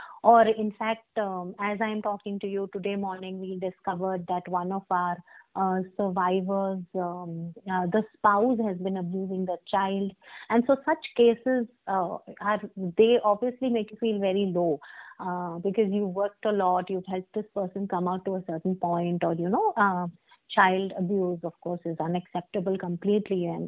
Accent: India; And as an Indian girl and someone who's been raised in a very conservative society, boundaries are never taught to you.

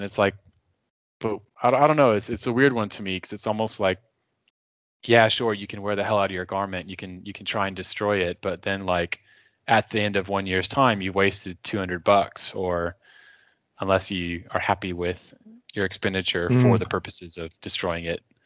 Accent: Texas, United States; I mean, growing up in Texas, like in the summer, it can get up to like 37 to 40 C, like 100 degrees plus Fahrenheit.

